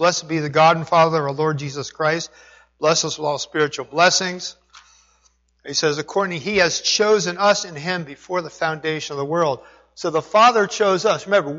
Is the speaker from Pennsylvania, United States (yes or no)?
yes; Danville, Pennsylvania, United States; back in Danville, PA, my hometown